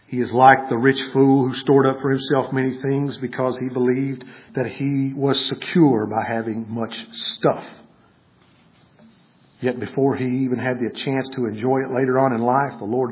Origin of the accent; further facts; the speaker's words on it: United States; we as an American society have many things and access to wealth